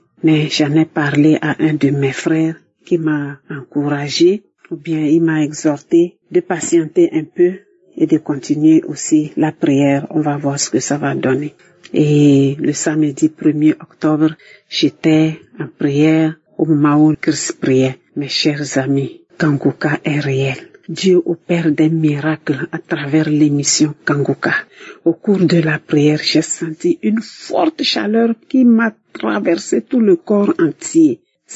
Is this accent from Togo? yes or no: yes; Lomé, Maritime, Togo; Je suis une Togolaise vivant à Lomé.